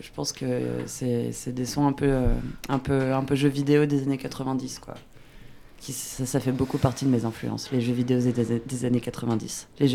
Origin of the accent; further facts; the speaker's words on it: Moulins, Auvergne-Rhône-Alpes, France; born there; Moi, je suis née à Moulins, dans l'Allier.